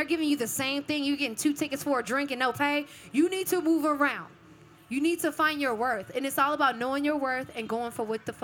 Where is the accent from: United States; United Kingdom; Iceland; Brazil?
United States; Austin, Texas; I'm from Austin, Texas.